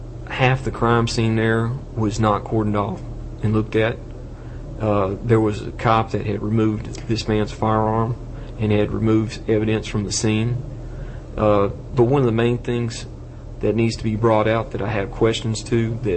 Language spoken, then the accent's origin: English; Commerce, Texas, United States; Well, I was from Commerce, Texas.